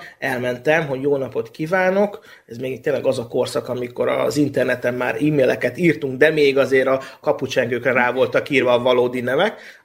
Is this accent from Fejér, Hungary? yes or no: no; Nyíregyháza, Szabolcs-Szatmár-Bereg, Hungary; now in Budapest, Hungary; Maximálisan, és én úgy kezdtem ezt az egészet, hát most Nyíregyházáról feljöttem Budapestre, egy BKV térképet vettem 470 forintért